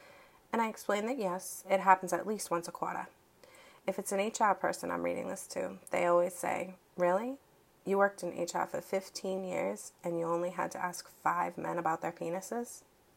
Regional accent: Massachusetts, United States; accent: Massachusetts; Actually, three things that come to my mind, especially when it comes to my accent. It's not things, but they're places. Cities in Massachusetts that, unless you're from Massachusetts, you're probably saying it a different way.

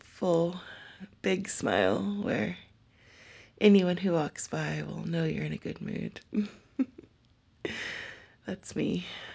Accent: Texas, United States; And I'm Texan, so we wave at strangers.

